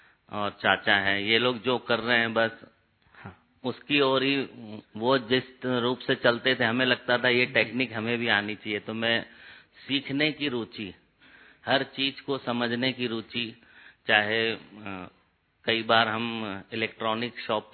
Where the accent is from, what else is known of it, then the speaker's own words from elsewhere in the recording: Bilaspur, Chhattisgarh, India; और लौकिक में छत्तीसगढ़ बिलासपुर से हैं और बिलासपुर में ही हमारा जन्म हुआ और सिंधी परिवार के थे तो बहुत माना बड़ी फैमिली थी, चाचा दादा दादी सब इकट्ठे ही सारे परिवार में रहते थे